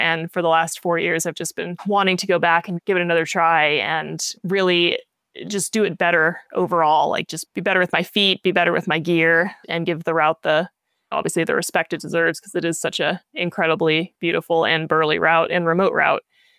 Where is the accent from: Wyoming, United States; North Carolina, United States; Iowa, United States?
Wyoming, United States; Jackson; Well, I'm from Jackson, Wyoming. So the Wind Rivers are my neighbor mountain range here.